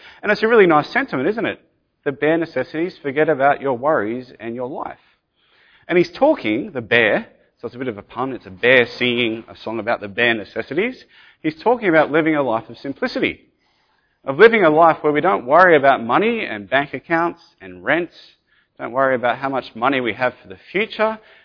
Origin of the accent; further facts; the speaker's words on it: Sydney, New South Wales, Australia; I grew up in Sydney, just here in the Sutherland Shire.